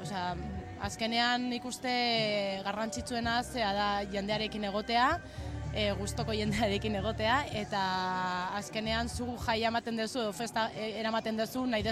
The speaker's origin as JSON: {"language": "Basque", "town": "Vitoria-Gasteiz", "region": "Basque Country", "country": "Spain", "said": "ni Gasteiztarra naiz badakizu, zaio, orduan, bueno, ba, beste giro mota batera ohituta nago. Orduan, justo orain etorri berri naiz Gasteiztik gainera"}